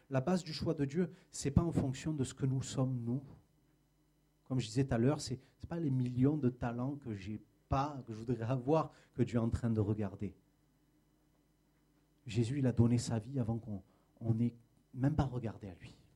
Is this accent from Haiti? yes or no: no; Marseille, Provence-Alpes-Côte d'Azur, France; je devais partir de Marseille, parce que je viens de Marseille